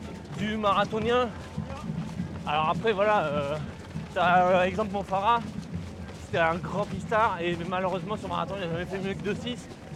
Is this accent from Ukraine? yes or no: no; France; nous, par exemple, en tant que Français